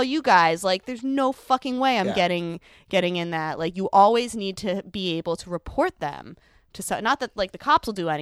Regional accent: New York City, New York, United States; I was always taught growing up in New York City, like, you never, ever get in an unmarked cab.

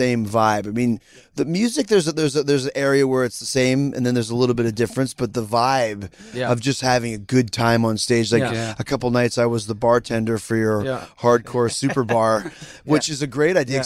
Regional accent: Canada; I know, like, for growing up in Canada, where it's very cold

